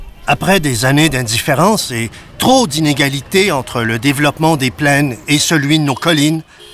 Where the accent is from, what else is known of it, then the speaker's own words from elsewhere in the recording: West Bengal, India; quand je descends dans la plaine en Inde et que je dis que je viens du Bengale, tout le monde se moque de moi. Je n'ai rien d'un Bengali.